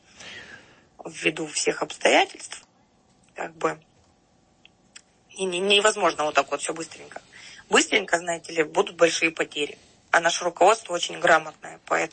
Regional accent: Debaltseve, Donetsk Oblast, Ukraine; в городе Дебальцево. Зачастую, потому что это мой родной город, я знаю там полностью обстановку всю.

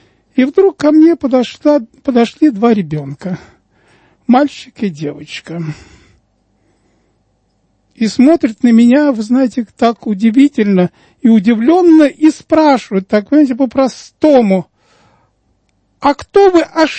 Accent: Moscow, Russia; коренной москвич, всю жизнь прожил в этом районе

